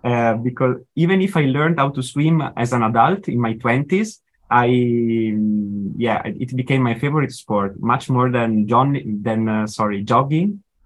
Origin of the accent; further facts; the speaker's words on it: Verona, Veneto, Italy; now in Padua, Italy; Padova is not my hometown. I come from Verona, which is quite close, but I studied medicine in Padova